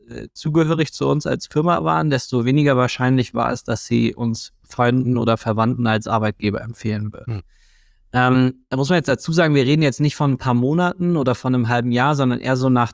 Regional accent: Germany; außerdem sind wir Deutsche, wir finden eh alles doof. So. Wir sind negative Menschen.

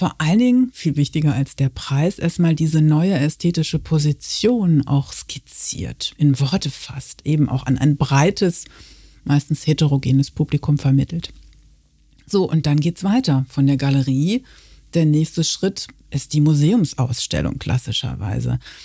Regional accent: Münster, North Rhine-Westphalia, Germany; now in Cologne, Germany; Genau, ich komme aus Westfalen. Ich komme aus Münster und fühle mich trotzdem sehr wohl hier im Rheinland und in Köln.

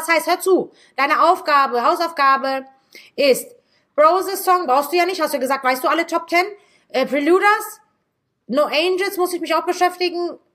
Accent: Italy; Ich bin Italienerin

